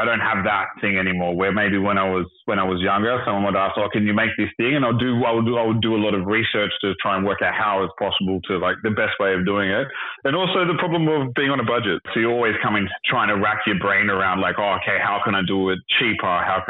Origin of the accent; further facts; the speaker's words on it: Australia; Well, growing up in Australia, it's the same as like growing up in any kind of like England, Australia, or America.